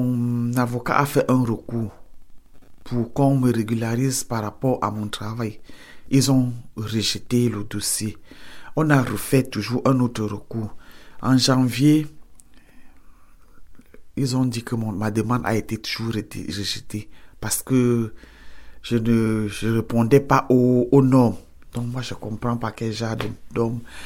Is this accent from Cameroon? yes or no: yes; Cameroon; moved away as an adult; J'ai quitté le Cameroun parce que je venais retrouver mon époux. Donc c'est pour ça que je suis parti du Cameroun.